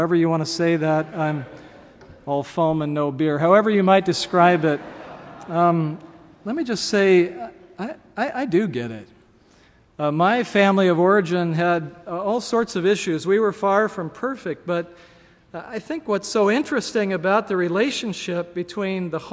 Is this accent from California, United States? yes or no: yes; California, United States; And I grew up near San Francisco.